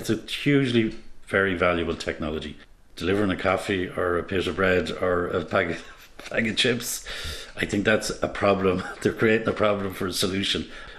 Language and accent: English; Castleknock, Leinster, Ireland; from Castle Knock. My house is 50 metres, maybe 100 metres, as the crow flies from the takeoff and landing zone.